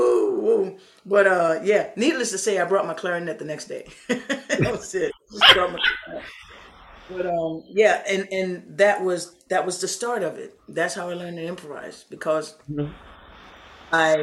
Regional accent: New Orleans, Louisiana, United States; And I cooked because I was in Connecticut and I was from New Orleans.

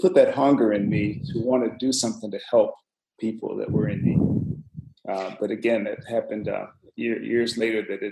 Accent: Flint, Michigan, United States; Well, actually, I grew up in Flint, Michigan.

